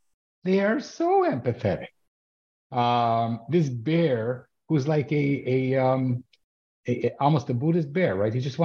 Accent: Canada; also born or lived in Israel; even though I'm Canadian-Israeli.

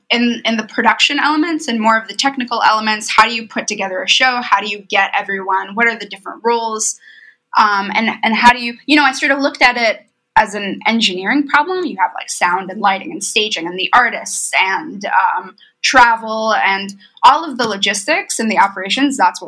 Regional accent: Bucharest, Romania; moved away as an adult; also born or lived in Israel / New York City, United States; now in Durham, United States; I was born in Israel. I grew up in Bucharest, Romania. And then I moved to New York City for NYU and lived in New York for 10 years while I was touring. I'm currently speaking from Durham, North Carolina, where I go to grad school at Duke.

